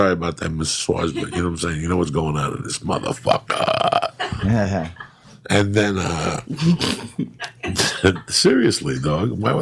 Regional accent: Cuba; now in United States; You know, I grew up, like I told you, I came from Cuba

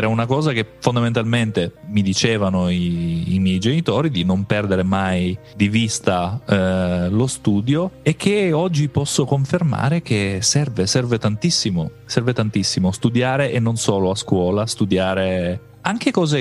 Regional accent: Sicily, Italy; io sono siciliano

